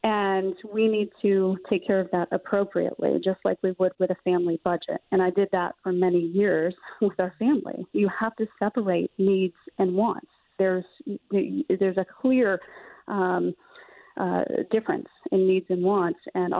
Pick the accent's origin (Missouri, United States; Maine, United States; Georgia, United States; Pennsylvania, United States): Maine, United States; I grew up here in Maine, and I love the outdoors.